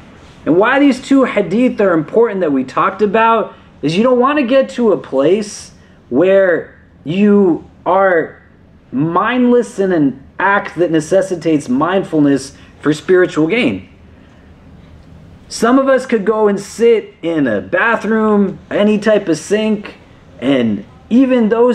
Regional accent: New York City, New York, United States; We're from New York City. Has anybody seen a horse before?

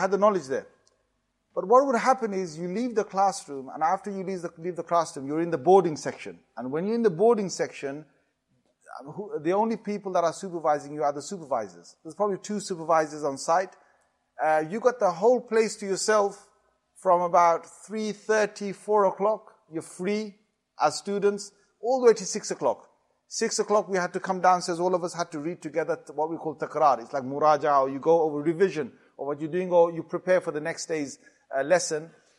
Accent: Walsall, West Midlands, United Kingdom; I was born and brought up in Walsall next to, in Birmingham.

